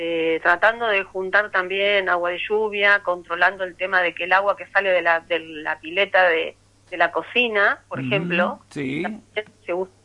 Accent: Trenque Lauquen, Buenos Aires Province, Argentina; now in Sierra de la Ventana, Argentina; Bueno, yo soy oriunda de Trenquelauquen. Uh-huh. Nací en Trenquelauquen.

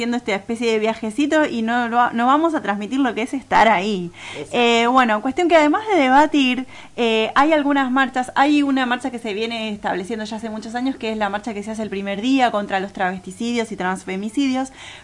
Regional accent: La Plata, Buenos Aires Province, Argentina; No me hables que soy platense y me lo perdí ese

